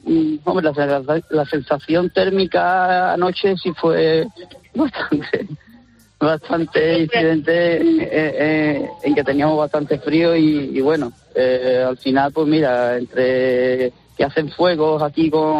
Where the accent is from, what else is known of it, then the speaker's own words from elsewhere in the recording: Villanueva del Ariscal, Andalusia, Spain; Yo, por ejemplo, soy de Villanueva de la Tiscal, de Sevilla, pero sí. Bueno, la profesión y donde ejerzo mi trabajo es en Huelva.